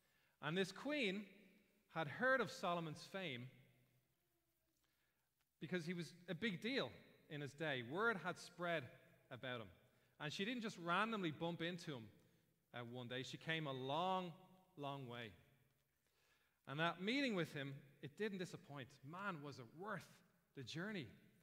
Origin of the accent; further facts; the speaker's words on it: Dún Laoghaire, Leinster, Ireland; now in Rathnew, Ireland; I am from Dunleary originally, currently living in Rathnew, County Wicklow with my family.